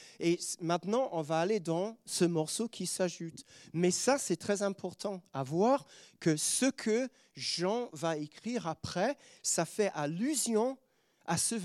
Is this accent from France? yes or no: no; England, United Kingdom; parce qu'on est anglais, on aime bien rester à l'heure.